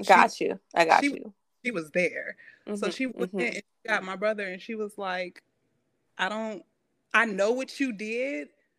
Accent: Chicago, Illinois, United States; I'm from Englewood, Chicago. So most of the work that I've done in my healthcare career being in Chicago has been in that neighborhood.

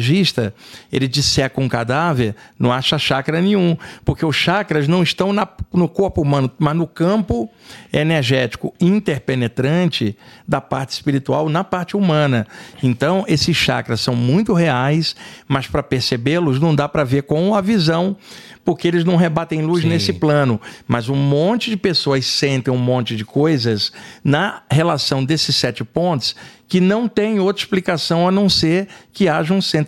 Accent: Rio de Janeiro, Brazil; now in São Paulo, Brazil; lá no Rio de Janeiro, onde eu cresci, isso é chamado seca pimenteira. Aqui em São Paulo é dedo cinza.

